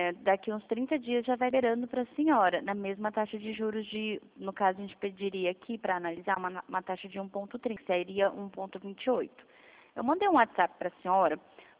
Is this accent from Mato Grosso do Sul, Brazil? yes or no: yes; Dourados, Mato Grosso do Sul, Brazil; Eu sou aqui de Dourados, Mato Grosso do Sul também.